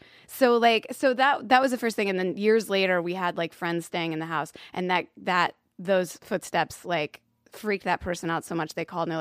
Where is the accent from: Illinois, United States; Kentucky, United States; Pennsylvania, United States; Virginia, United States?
Kentucky, United States; Louisville; I feel like I'm from Louisville, Kentucky, and we have a lot of stories.